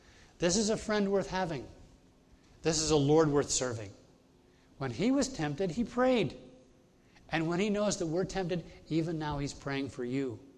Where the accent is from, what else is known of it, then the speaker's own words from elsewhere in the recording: Bahamas; I grew up in the Bahamas.